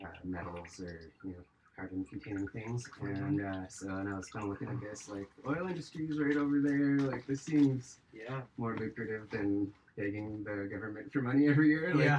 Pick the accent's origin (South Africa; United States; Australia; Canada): Canada; Edmonton, Alberta; I went to I grew up in Edmonton.